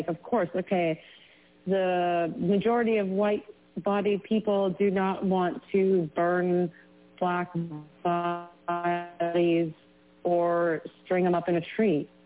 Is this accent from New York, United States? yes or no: yes; Manhattan, New York, United States; I was born and raised in Manhattan. My father is from Ethiopia. My mom is British Isles background and settler colonialist family.